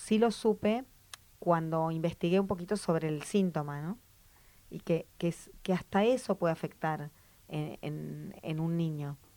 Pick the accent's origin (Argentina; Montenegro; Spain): Argentina; Porque yo soy argentina